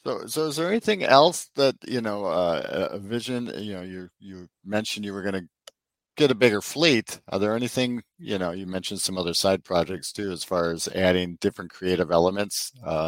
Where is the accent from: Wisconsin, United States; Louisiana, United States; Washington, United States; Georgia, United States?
Wisconsin, United States; moved away; I'm from Wisconsin. We had dairy farms up there too.